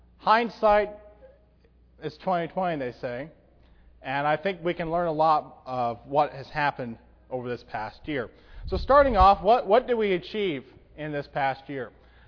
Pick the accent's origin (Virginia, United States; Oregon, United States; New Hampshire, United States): Oregon, United States; But I know, growing up in Oregon, those summer mornings, you had about an hour or so after you woke up that it was cool